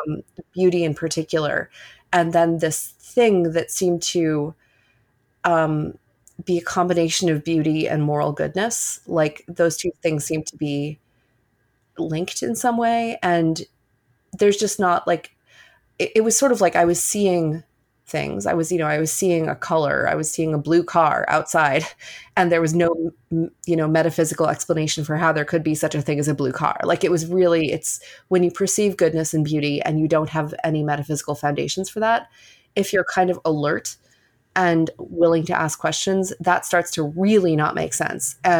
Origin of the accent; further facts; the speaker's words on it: New York, United States; I grew up completely secular on the Upper West Side of Manhattan, where we've just moved back to, actually, from Queens, although we're splitting our time.